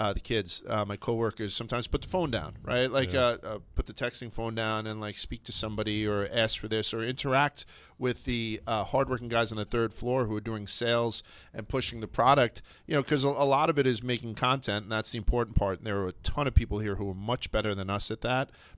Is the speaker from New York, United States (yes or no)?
yes; Brooklyn, New York, United States; he grew up in the Bronx, I grew up in Brooklyn.